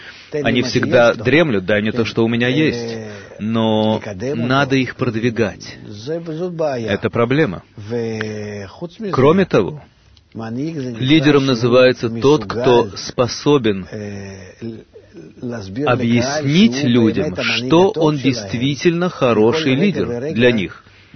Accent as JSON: {"language": "Russian", "town": "Kiryat Gat", "region": "Southern District", "country": "Israel", "tie": "born or raised there", "said": "Я вырос в Кириат-Гате и был самым умным учеником в классе"}